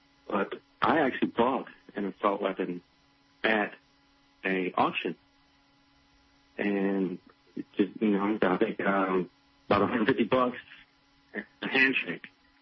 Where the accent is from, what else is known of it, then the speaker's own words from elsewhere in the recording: Alabama, United States; You know, I used to, you know, I grew up in Alabama, Stan.